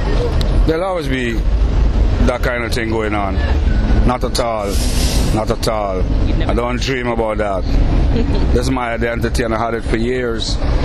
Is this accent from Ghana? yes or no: no; London, United Kingdom; I'm just from South London, and I'm just a street vendor.